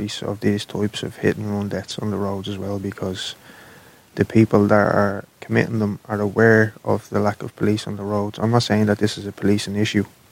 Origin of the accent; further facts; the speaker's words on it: Dublin, Leinster, Ireland; We grew up in Coolock, on the old Belcamp Road there and the Darndale Road there.